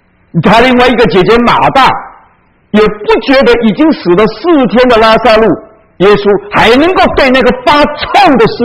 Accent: China; 我们常常讲我们中国人有十几亿的人口

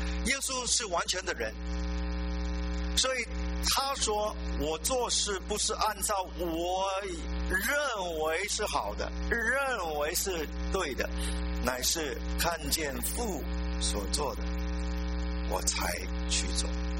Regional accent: Hong Kong; moved away; 所以我就跟着总部搬到香港去啊。对我来讲也是一个好事，因为我是归家了吧，因为香港是我的家乡。 但是到了香港的时候，我发现已经离开了30多年

